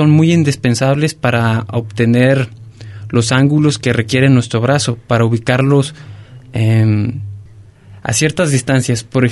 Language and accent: Spanish; Tepechitlán, Zacatecas, Mexico; Bueno, yo soy originario de Tepechitlán, Zacatecas.